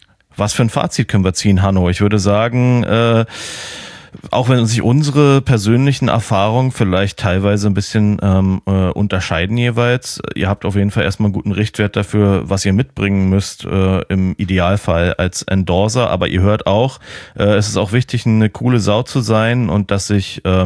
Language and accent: German; Berlin, Germany; Grüße in meine alte Heimat Berlin, die ich sehr vermisse.